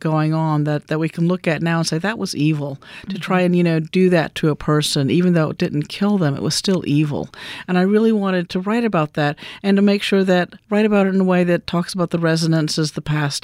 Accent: Mississippi, United States; growing up in Mississippi, you know, looking back at some of the past of Mississippi and growing up in there

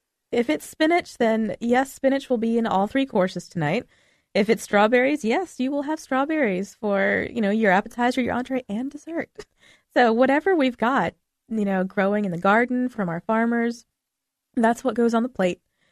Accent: Waynesboro, United States; I grew up in Waynesboro.

